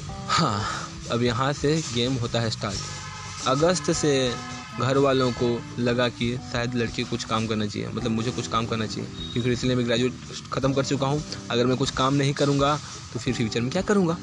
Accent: Bihar, India; मैं एक बिहारी हूँ और मैं एक भुनिहार बिहारी हूँ

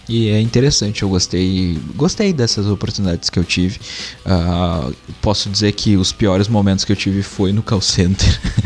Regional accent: Campo Bom, Rio Grande do Sul, Brazil; a gente é de Campo Bom. Em Campo Bom é uma cidade onde basicamente só tem calçado e tudo mais.

